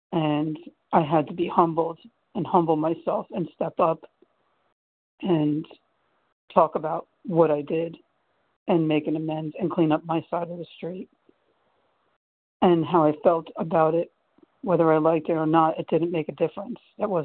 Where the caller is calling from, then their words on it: New Jersey, United States; I'm calling from New Jersey.